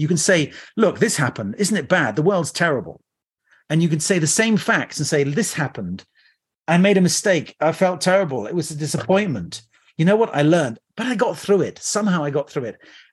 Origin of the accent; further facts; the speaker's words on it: France; I grew up in France